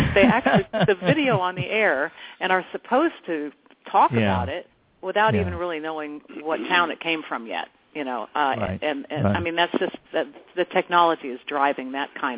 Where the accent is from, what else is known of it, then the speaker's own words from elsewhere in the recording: Denver, Colorado, United States; born there; also born or lived in California / Texas; But I got to Houston because my family, I was born in Denver and my family moved to California and then they moved to Texas. And that we didn't move around a lot, but there were a few moves, luckily to really nice places to live.